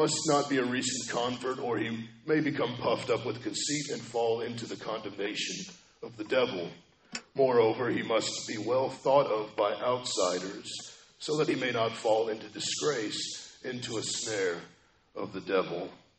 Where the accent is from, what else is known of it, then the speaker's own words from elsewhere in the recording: Kansas City, Missouri, United States; I don't know what team you guys root for, but I'm from Kansas City.